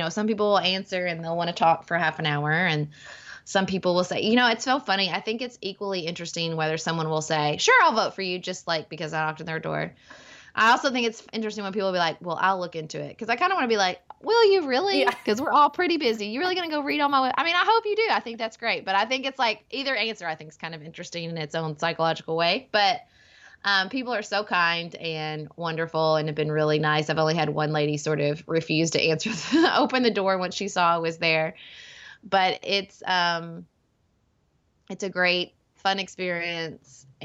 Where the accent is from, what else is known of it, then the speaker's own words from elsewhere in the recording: Paducah, Kentucky, United States; I can't imagine a town I'd rather serve more than my hometown of Paducah, where I'm raising my family.